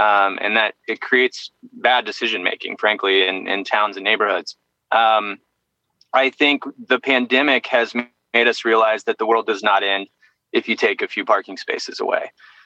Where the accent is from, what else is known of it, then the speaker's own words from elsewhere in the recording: Missouri, United States; I was just recently in my hometown in southern Missouri